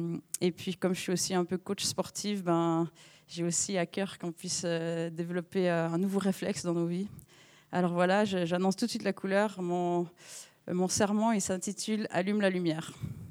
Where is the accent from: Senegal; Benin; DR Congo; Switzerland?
Switzerland; Vaud; Donc si vous entendez un accent, c'est normal, parce que je suis une bonne vaudoise.